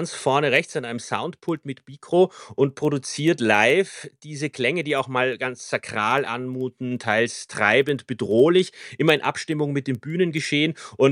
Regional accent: Vienna, Austria

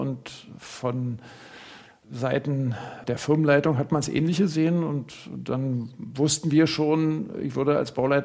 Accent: East Germany, Germany; Ich hätte mir eine andere DDR vorgestellt, weil das eben meine Heimat und mein Heimatland war.

